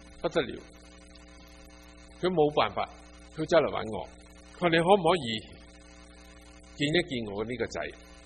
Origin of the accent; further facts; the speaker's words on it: China; 你知道我们中国人有些崇洋的心理，觉得西人讲道会好听一点